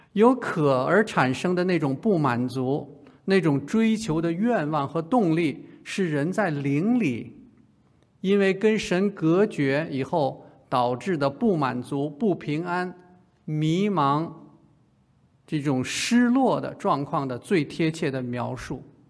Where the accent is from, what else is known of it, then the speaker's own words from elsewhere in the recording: Beijing, China; 北京是我的老家